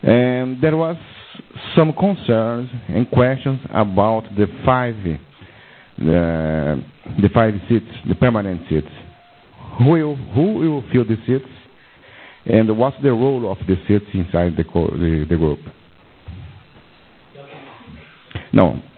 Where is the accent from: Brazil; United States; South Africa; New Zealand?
Brazil; English is a second language; I'm from Brazil.